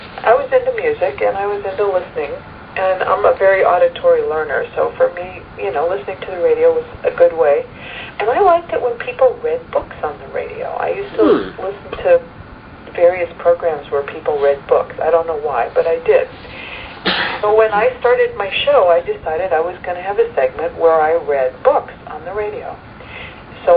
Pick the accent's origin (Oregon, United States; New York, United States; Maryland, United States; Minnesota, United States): New York, United States; New York City; I grew up in New York like you did.